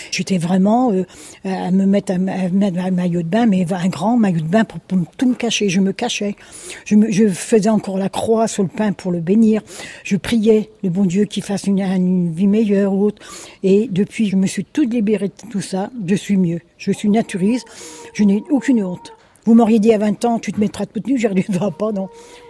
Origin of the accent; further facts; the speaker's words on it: Plouharnel, Brittany, France; On est de Pouarnel, nous, à côté de la côte de Carnac.